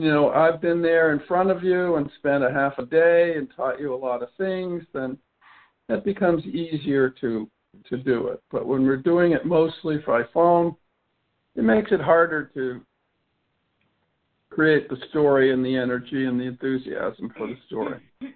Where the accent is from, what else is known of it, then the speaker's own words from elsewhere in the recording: Massachusetts, United States; Well, I came from Massachusetts, so it was wonderful for me.